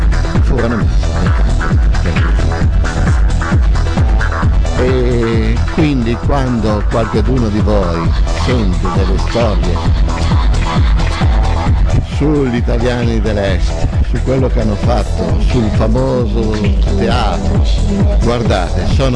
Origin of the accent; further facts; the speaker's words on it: Rijeka, Primorje-Gorski Kotar County, Croatia; born there; also born or lived in Savona; Sono nato a Fiume non è Istria.